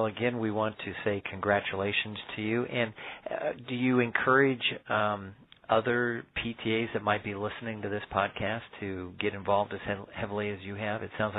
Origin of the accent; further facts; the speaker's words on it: Indiana, United States; and I'm actually from Indiana